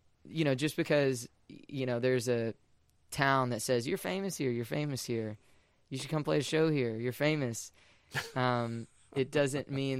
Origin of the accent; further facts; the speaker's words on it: United States; but I'm American and I have my perspective here, you know